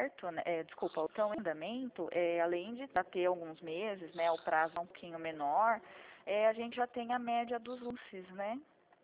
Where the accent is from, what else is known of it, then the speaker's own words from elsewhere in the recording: Santa Bárbara, São Paulo, Brazil; Eu sou de Santa Bárbara, para dizer a verdade.